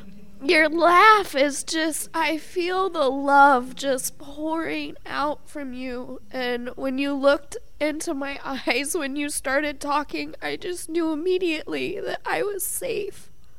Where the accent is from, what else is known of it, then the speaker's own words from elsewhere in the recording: Colorado, United States; I'm from Colorado, and I'm down here. I put myself in treatment.